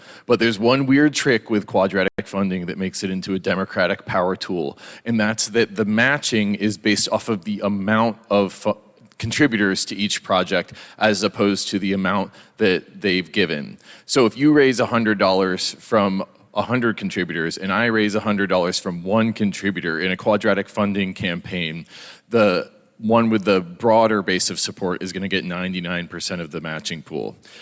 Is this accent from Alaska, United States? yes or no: no; Boulder, Colorado, United States; in my hometown of Boulder, Colorado